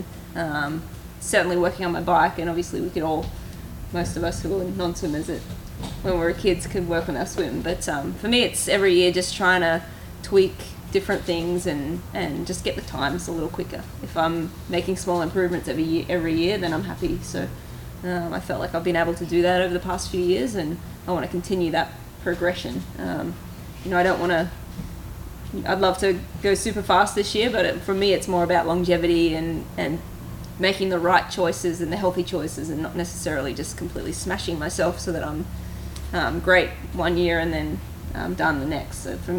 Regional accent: Australia; I'm from Australia.

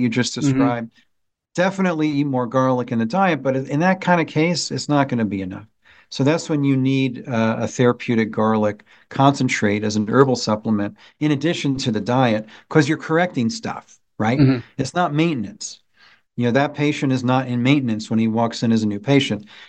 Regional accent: New York, United States; Well, I'm Italian. I grew up Italian in New York.

